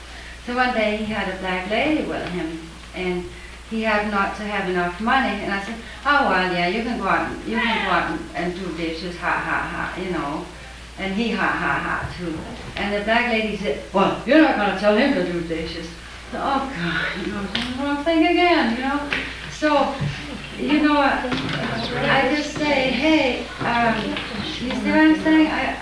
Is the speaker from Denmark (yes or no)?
yes; Denmark; I'm from Denmark